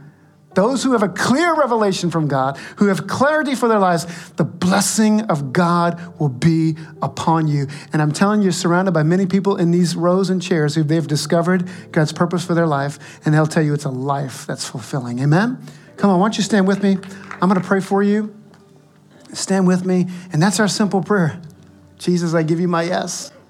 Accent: Louisiana, United States; And they don't have crawfish up there, but I'm going to go. I grew up in Louisiana.

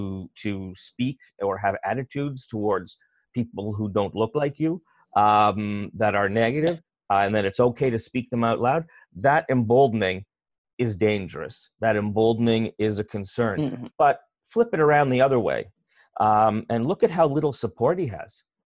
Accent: Canada; we're Canadian.

